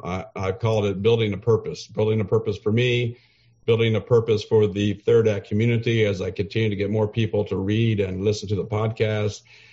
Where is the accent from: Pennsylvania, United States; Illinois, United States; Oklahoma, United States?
Oklahoma, United States; also born or lived in Dallas, United States; So I moved from Oklahoma City, where I had a nice job, and I became, I went to an institutional broker in Dallas, Texas for 2 years. And then from that situation, they offered me a job in London, England. So here I am, a little Oklahoma boy, sitting in Dallas